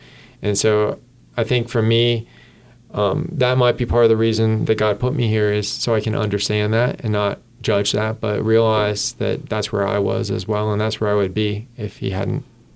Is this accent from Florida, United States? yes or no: yes; Florida, United States; I was from Florida originally, so I mainly interviewed at the Florida school.